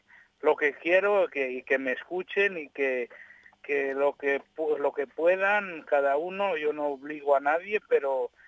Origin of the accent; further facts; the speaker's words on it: Pajares, Spain; Queremos formar una escuela de campaneros aquí en Pajares, en mi pueblo